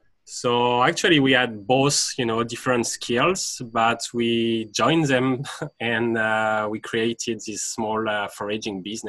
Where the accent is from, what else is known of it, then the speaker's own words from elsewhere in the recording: France; English is a second language; now in Canada; I'm originating from France